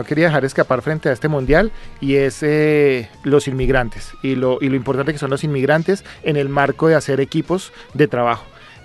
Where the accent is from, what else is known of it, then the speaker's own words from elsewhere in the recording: Colombia; cuando todos somos colombianos